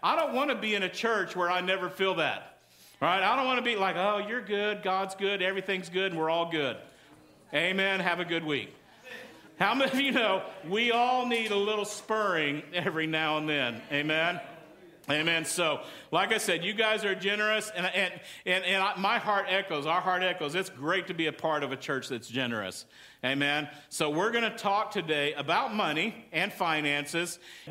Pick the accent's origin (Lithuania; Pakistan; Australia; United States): United States; Texas; Hey, listen, just in case you didn't know, I am from Texas, so every now and then that's going to come out.